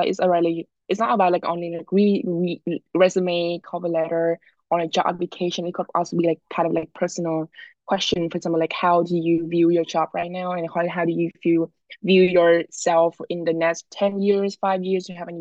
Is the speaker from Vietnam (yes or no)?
yes; Vietnam; English is a second language; now in Canada; we kind of like was born and raised in Vietnam, right? So we actually can know a lot of our culture over there.